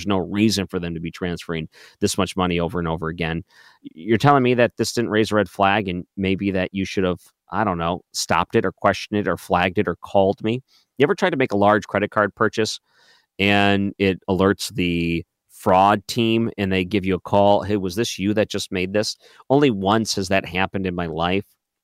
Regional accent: Detroit, Michigan, United States; I grew up in Detroit.

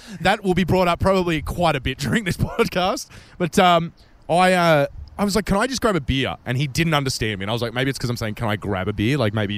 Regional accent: Australia; accent: Australian; It was easier for me to be understood by speaking Spanish than it was to get through my Australian accent.

